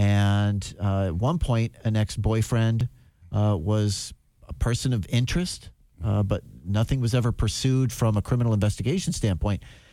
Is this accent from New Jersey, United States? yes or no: no; Tacoma, Washington, United States; I grew up in Tacoma, but had a friend that lived in Federal Way.